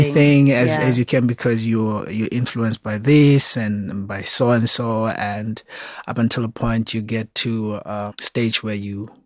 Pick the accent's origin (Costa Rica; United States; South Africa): South Africa; Paddy, Eastern Cape; growing up in Eastern Cape as a young boy, music has always been a fascination. And I started off as a dancer, like every other kid in the village, a small place called Paddy.